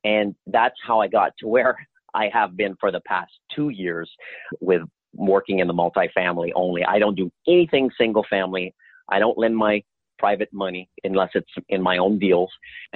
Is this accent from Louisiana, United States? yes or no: yes; Louisiana, United States; I'm originally from Louisiana.